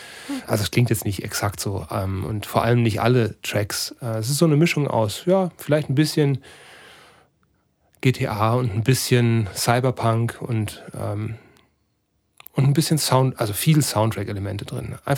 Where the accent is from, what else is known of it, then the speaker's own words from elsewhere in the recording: North Rhine-Westphalia, Germany; Als Sauerländer in der Großstadt, das ist bestimmt nicht so einfach.